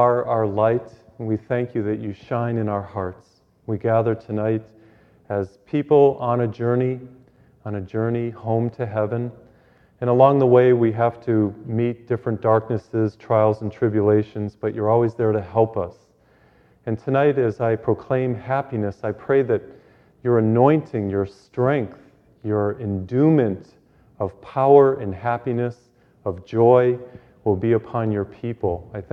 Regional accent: Massachusetts, United States; Can you imagine, you know, we come from Massachusetts.

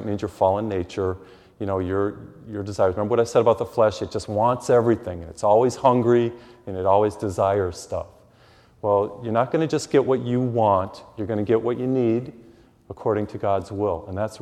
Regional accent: Massachusetts, United States; They hear I'm from Massachusetts. They want to hear me speak.

